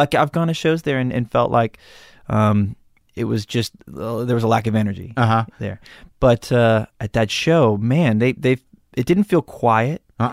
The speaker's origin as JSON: {"language": "English", "town": "Malibu", "region": "California", "country": "United States", "tie": "born or raised there", "said": "I grew up in Malibu."}